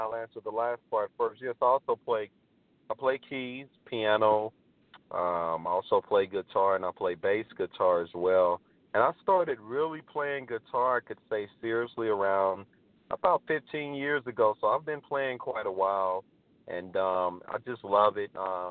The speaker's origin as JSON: {"language": "English", "town": "Lufkin", "region": "Texas", "country": "United States", "also_born_or_lived": "Santa Clarita", "said": "I'm originally from East Texas, Lufkin, Texas. I've been in Los Angeles, California area, actually Santa Clarita, which is like the suburbs of Los Angeles, for the past 21 years, and recently came back to my hometown area now here in the East Texas area."}